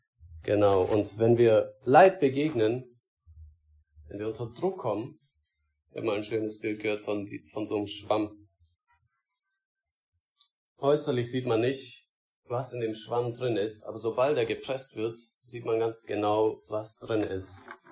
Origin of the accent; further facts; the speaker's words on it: Metzingen, Baden-Württemberg, Germany; Genau, ich habe vorhin nicht gesagt, von wo ich komme. Also wir sind aus Metzingen, vielleicht kennst du der eine oder andere.